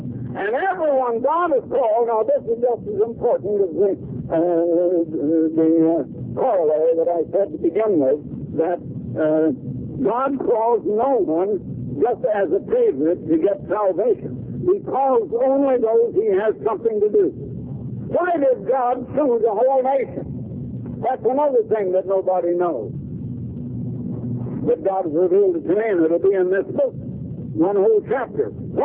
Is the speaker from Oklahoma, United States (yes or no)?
no; Iowa, United States; born there; and later they moved to Iowa, as my father did, and I was born in Iowa